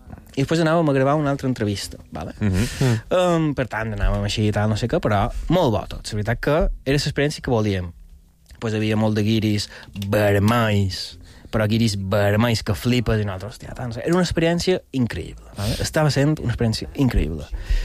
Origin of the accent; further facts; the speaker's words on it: Balearic Islands, Spain; som gent arreu de Mallorca, vale? Vull dir, coneixem el que és Mallorca, no?